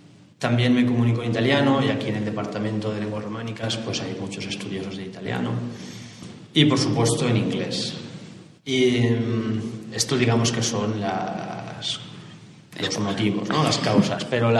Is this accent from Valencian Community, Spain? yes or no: yes; Valencian Community, Spain; moved away as an adult; now in Budapest, Hungary; soy valenciano, soy de un pueblo de Lorta y tengo 34 años, hace casi 5 que vivo en Budapest, aunque de forma un poco entre aquí y Valencia